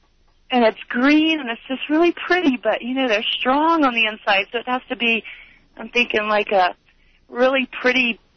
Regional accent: South Carolina, United States; So, I was just calling. I'm from South Carolina, and I've always named my vehicles.

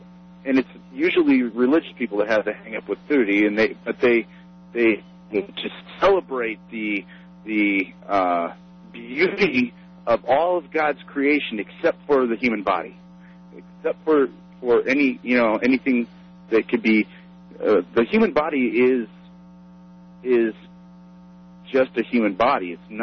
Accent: Peoria, Illinois, United States; I'm from Peoria, Illinois, originally, and most of the culture in Peoria, there's a small artist community

